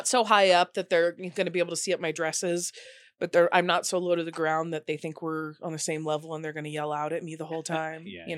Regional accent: Nevada, United States; I'm from Nevada and I live in Las Vegas right now.

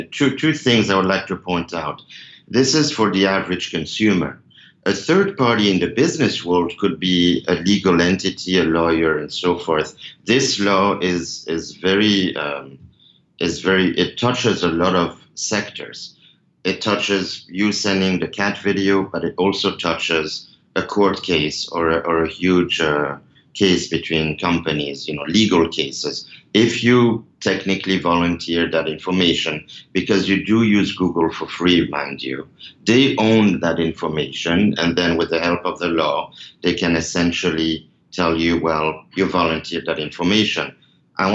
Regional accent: Switzerland; I say ours because I am from Switzerland.

